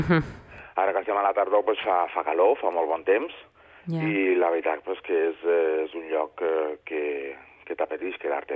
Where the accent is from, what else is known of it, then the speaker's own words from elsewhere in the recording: L'Ametlla de Mar, Catalonia, Spain; now in Andalusia, Spain; Sempre dic que sóc català, evidentment, i sóc de Catalunya, i sóc de la Mella de Mar, i sempre sóc català ante tot, no? Visc a Andalusia i defenso Andalusia.